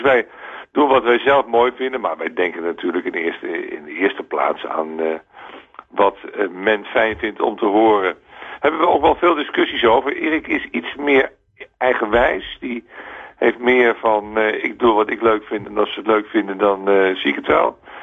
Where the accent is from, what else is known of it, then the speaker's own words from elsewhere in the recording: Netherlands; Blunders die wij als Nederlanders gemaakt hebben